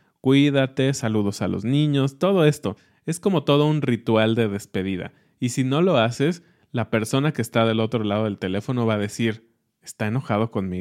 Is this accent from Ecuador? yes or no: no; Mexico; que para ellos son extrañas y que para nosotros como mexicanos son como... pues es normal, ¿no?